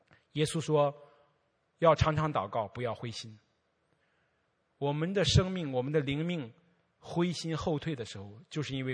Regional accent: China; 你知道，我们中国人好像当年雅典的知识分子，我们对知识有很多的追求。

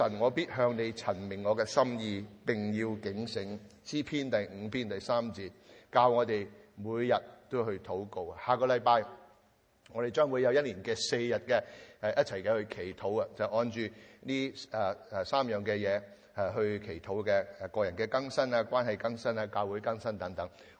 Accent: China; 我们中国人都这么讲的嘛

